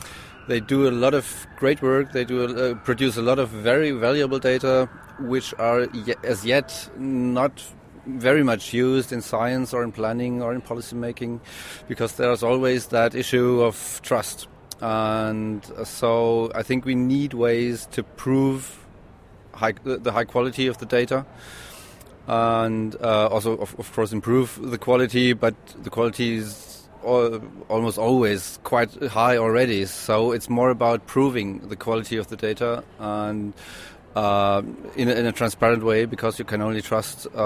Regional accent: Germany; I'm from Germany

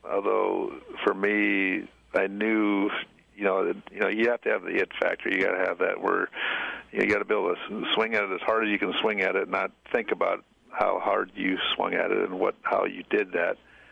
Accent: North Dakota, United States; moved away as an adult; Well, I grew up in North Dakota. Got tired of the cold weather.

